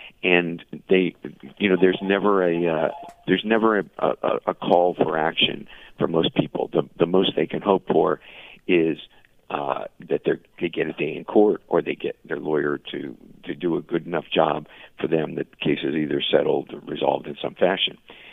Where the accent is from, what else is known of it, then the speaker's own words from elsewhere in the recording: Hollywood, Florida, United States; also born or lived in San Francisco Bay Area, United States; Originally from the San Francisco Bay Area, and I grew up, for the most part, here in Hollywood, Florida.